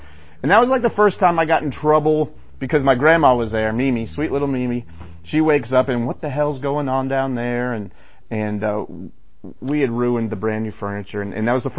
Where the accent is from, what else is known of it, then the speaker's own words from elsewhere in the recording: Northeast, United States; Like I said, I grew up Irish Catholic in the Northeast.